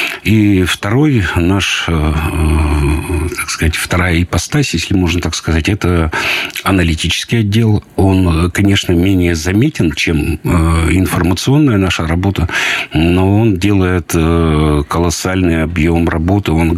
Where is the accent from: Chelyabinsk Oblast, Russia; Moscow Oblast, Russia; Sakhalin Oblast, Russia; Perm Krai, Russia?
Perm Krai, Russia; Perm; Я родился в Перми, раньше был роддом около Слуцкой церкви, сейчас не знаю, что там располагается.